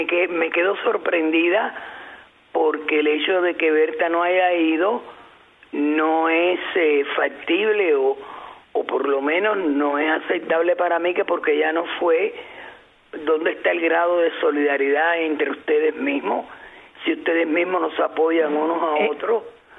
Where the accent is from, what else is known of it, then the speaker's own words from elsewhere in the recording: Cuba; como nación, como cubana